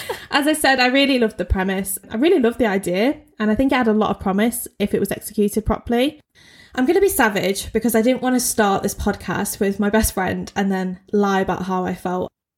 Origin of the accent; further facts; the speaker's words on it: United Kingdom; I'm white and I'm British